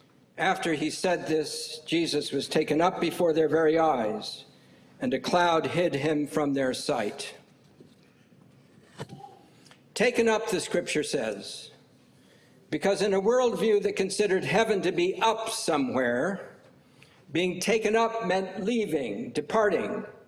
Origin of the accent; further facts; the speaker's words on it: Vermont, United States; I come from Vermont. It's different up there.